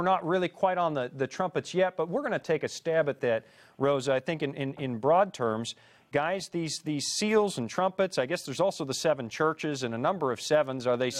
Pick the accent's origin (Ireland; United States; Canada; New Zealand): Canada; I'm Canadian. We still have a royal family.